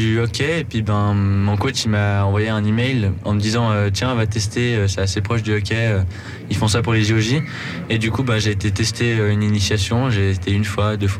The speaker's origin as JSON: {"language": "French", "country": "Switzerland", "said": "ça fait quand même quelque chose de se dire on est suisse."}